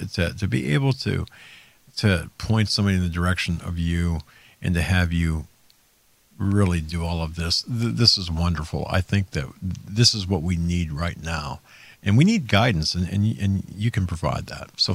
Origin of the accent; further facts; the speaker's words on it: Erie, Pennsylvania, United States; first case of monkeypox in Erie, Pennsylvania.